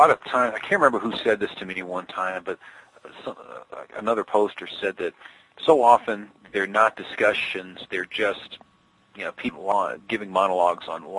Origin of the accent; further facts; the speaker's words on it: New York, United States; There's several Joyces that I know out here, but when I grew up in New York, they were all over the place.